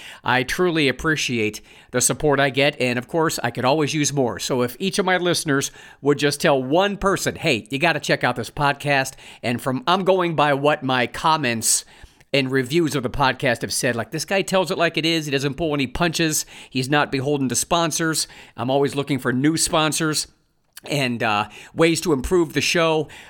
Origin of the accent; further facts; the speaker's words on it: Ohio, United States; also born or lived in California; as I moved cross-country from California back to my home state of Ohio